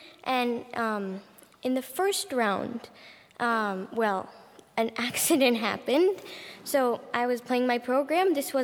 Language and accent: English; United States; born there; half French and half Vietnamese, so that makes me half Japanese, quarter French, quarter Vietnamese, and I was born in the United States, so I have three nationalities.